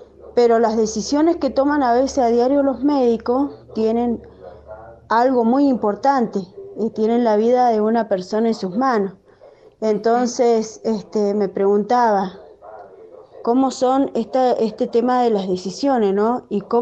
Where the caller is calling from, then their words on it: Mendoza, Argentina; Estoy escuchando el programa